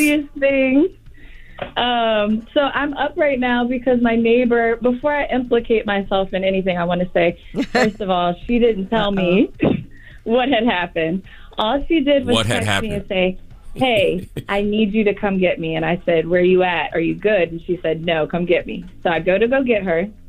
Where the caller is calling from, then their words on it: Virginia, United States; I was like, I got to call the Breakfast Club. I'm from Virginia. I called before